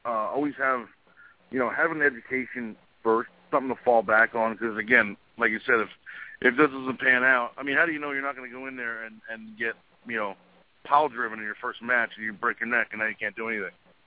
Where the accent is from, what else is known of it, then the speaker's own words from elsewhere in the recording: New Jersey, United States; from Jersey.